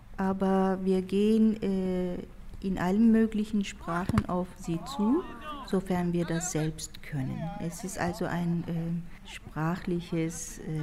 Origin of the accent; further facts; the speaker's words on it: Turkey; now in Germany; ich komme aus der Türkei. Ich bin alevitische Kurdin und lebe schon seit fast 38 Jahren hier in Deutschland.